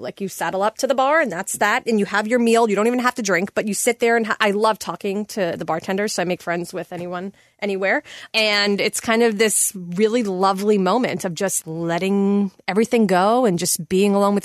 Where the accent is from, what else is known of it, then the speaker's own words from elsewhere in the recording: Queens, New York, United States; moved away as an adult; now in Los Angeles, United States; I'm originally from New York, from Queens. And I moved out to L.A. 6 years ago.